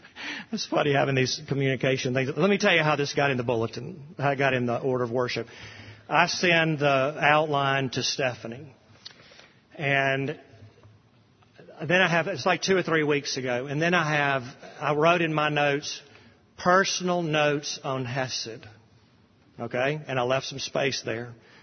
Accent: the South, United States; I'm a Southerner as deep as any of you

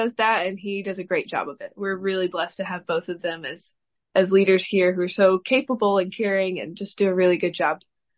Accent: Greenwood, South Carolina, United States; I'm from a smaller town called Greenwood, which is about an hour south.

